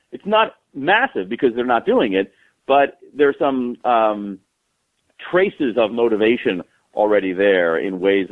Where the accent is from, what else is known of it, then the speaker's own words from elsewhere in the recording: Columbus, Ohio, United States; I did. I grew up in Central Ohio. I still bleed scarlet and gray.